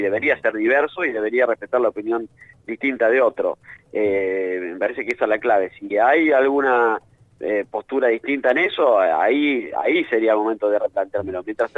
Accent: La Plata, Buenos Aires Province, Argentina; Yo soy velardista en eso, por algo soy platense

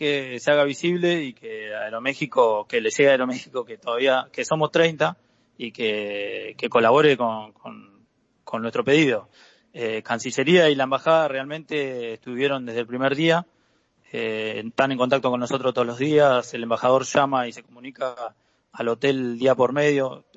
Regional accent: Argentina; Y somos 60 argentinos, los que quedamos éramos 2.000

